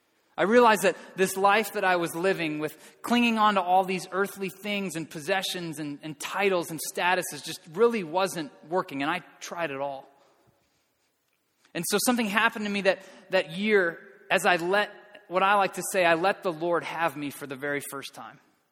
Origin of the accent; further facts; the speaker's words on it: Edina, Minnesota, United States; I grew up right here in Edina. I had a great family that loved me and I loved them.